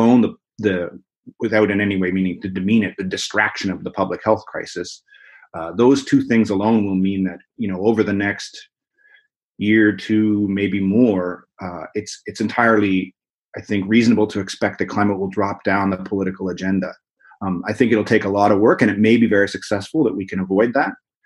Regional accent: Nova Scotia, Canada; now in Vancouver, Canada; I grew up in Nova Scotia in eastern Canada, and I have ended up over the years migrating farther and farther west

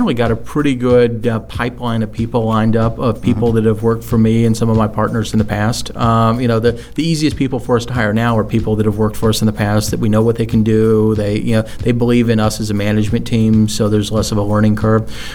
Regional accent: Louisville, Kentucky, United States; I picked it because it was my hometown.

